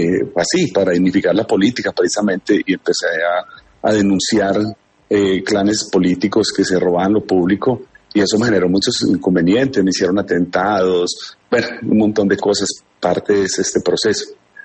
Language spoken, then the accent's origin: Spanish; Bello, Antioquia, Colombia; also born or lived in Ituango; Yo soy del municipio de Bello, nací en Ituango, pero me hice mi vida en Bello. Bello me adoptó como hijo